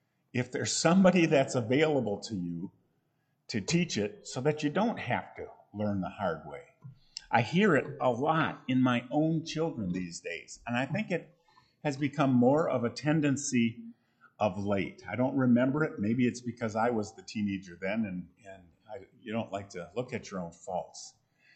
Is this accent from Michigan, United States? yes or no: yes; Grandville, Michigan, United States; I grew up in Grace Bible Church of Granville, Michigan.